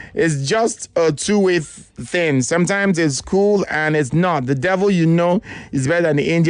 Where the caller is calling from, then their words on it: Calabar, Cross River, Nigeria; from Calabar South.